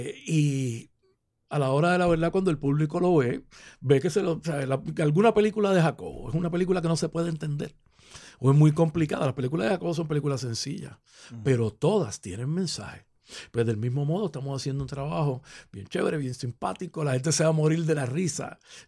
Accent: Puerto Rico; vamos a reírnos de cómo los puertorriqueños vivimos.

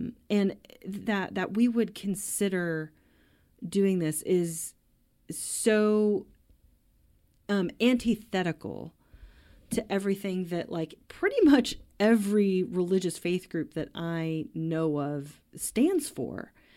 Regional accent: Utah, United States; one of which is here in my home state of Utah.

